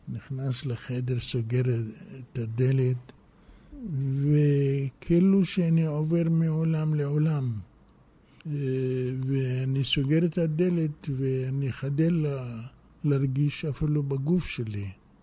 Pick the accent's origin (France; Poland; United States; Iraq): Iraq; now in Israel; ואני בדמעות עזבתי את המולדת שלי, שהייתה עיראק.